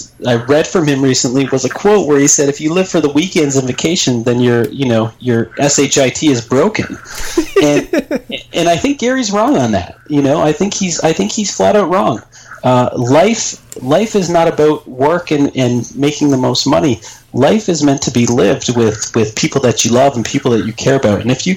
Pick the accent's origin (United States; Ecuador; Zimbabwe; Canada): Canada; I'm Canadian.